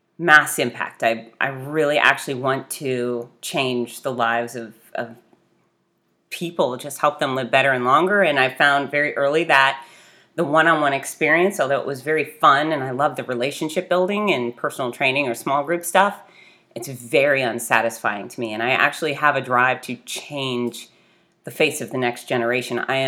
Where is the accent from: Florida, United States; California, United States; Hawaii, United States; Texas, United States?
Florida, United States; Fort Lauderdale; And mind you, I grew up in Fort Lauderdale. So half the music I love is vulgar rap music. And the other half is deep country.